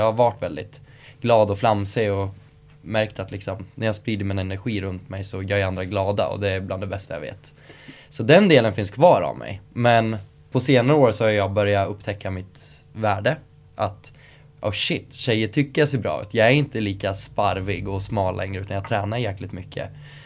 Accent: Skogstorp, Södermanland, Sweden; Växte upp i en förort som heter Skogstorp till Eskilstuna. Ja men egentligen en liten håla, men så här fint villaområde.

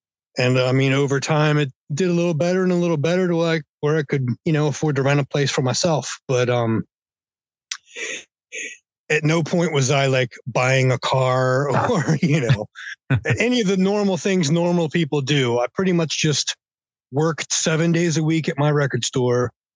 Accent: Philadelphia, Pennsylvania, United States; I was from Philadelphia, and there was already like, you know, five cool record shops in Philly.

